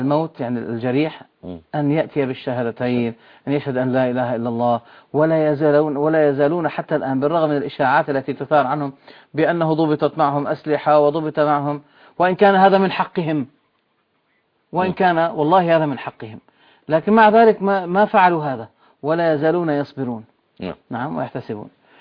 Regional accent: Beirut, Beirut Governorate, Lebanon; أنا من بلاد الشام لكن لست من سوريا.

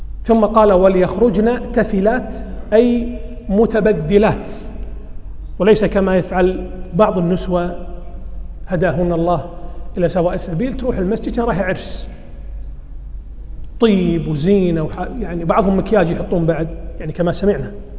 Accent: Kuwait; accent: Kuwaiti; احنا نسمي بالكويتي العقب، اللي هو الكعب عندنا في الكويت اللي هو العقب.

